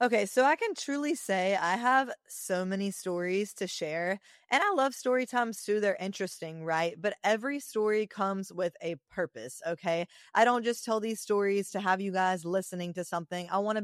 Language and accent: English; Alabama, United States; moved away as an adult; I'm going to be the best trainer that you've ever seen. I'm coming from Alabama. There's going to be no one like me.